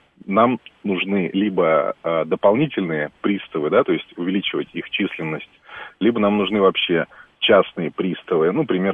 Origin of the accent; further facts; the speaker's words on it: Moscow Oblast, Russia; Я из Подмосковья.